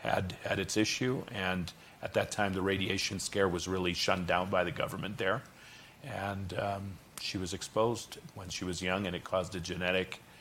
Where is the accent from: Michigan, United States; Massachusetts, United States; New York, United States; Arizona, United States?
Michigan, United States; Detroit; And I was from Michigan. I was from Detroit.